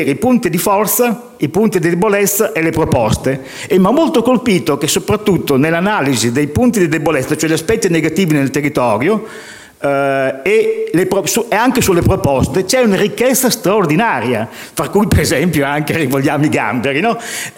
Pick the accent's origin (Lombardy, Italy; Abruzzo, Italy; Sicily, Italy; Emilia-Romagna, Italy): Emilia-Romagna, Italy; accent: Romagna; io abito, come si sente dal mio accento smaccato, vengo dalla Romagna